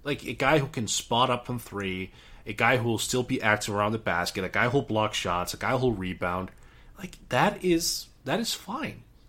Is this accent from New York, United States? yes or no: yes; New York, United States; He was really emotional, like, because I'm from New York.